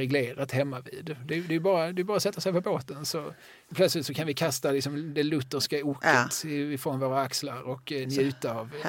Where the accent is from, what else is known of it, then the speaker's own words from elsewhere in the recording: Eslöv, Skåne, Sweden; när jag växte upp i Eslöv så var det ju som en spridd sanning i stan